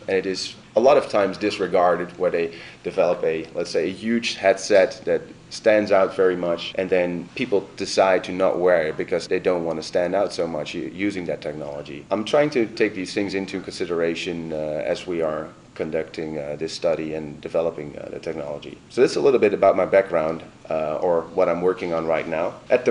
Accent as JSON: {"language": "English", "country": "Netherlands", "said": "These were people from my home country, the Netherlands"}